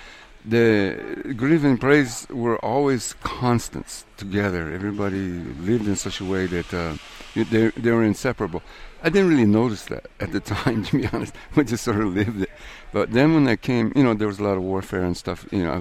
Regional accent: New Mexico, United States; also born or lived in Guatemala; I was raised in New Mexico in an Indian town, you know, and at an early age I ended up by hook or by crook in Guatemala.

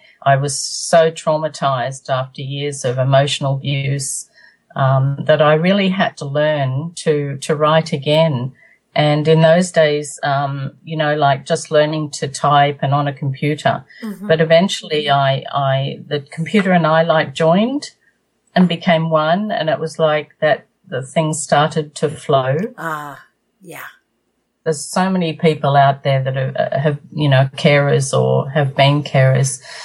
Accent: Buxton, Victoria, Australia; I was born in a place in Victoria where they was absolutely a magical place. That they have where I was born in Buxton, around Buxton area. It's called the Victorian High Country.

